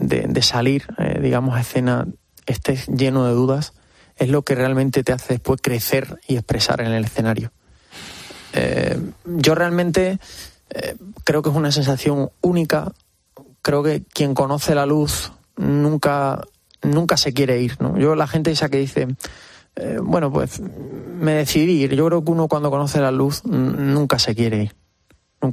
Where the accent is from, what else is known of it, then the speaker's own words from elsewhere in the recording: Extremadura, Spain; Mi tierra es mi raíz, es la esencia de lo que soy. Huelo a encina, a bellotas, a campo, Extremadura, ¿no? Donde yo realmente me gusta estar. Yo soy una persona muy, muy de campo. Estoy aquí en la urbe, ¿no? La gran urbe